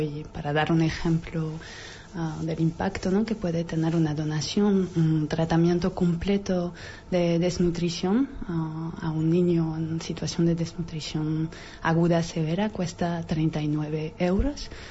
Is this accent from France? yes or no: yes; France; Spanish is a second language; De Francia.